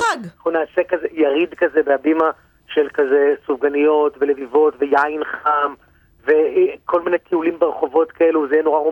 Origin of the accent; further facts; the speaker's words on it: United States; now in Israel; גדלתי בארצות הברית.